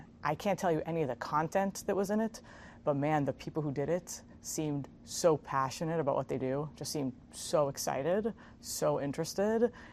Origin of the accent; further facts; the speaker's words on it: Israel; now in United States; I was born in Israel.